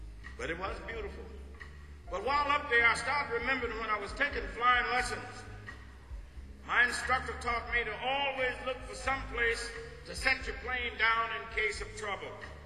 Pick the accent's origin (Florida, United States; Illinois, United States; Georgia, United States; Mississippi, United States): Mississippi, United States; accent: Mississippi; That's my Mississippi accent for Bosnia.